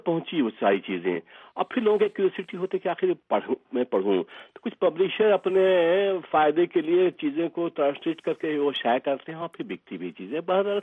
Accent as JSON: {"language": "Urdu", "region": "Bihar", "country": "India", "said": "میرا تعلق بہار سے ہے اور بہار میں اردو دوسری سرکاری زبان ہے"}